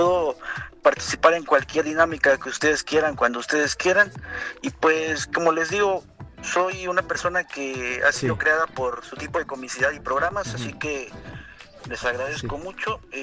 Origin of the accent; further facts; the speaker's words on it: Villahermosa, Tabasco, Mexico; Soy de Villahermosa, Tabasco